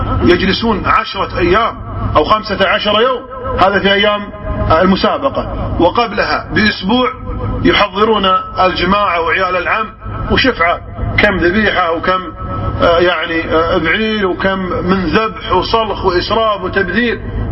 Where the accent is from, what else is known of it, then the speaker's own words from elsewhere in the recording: Kuwait; بعض القبائل التي عملت يعني المزاين عندنا في الكويت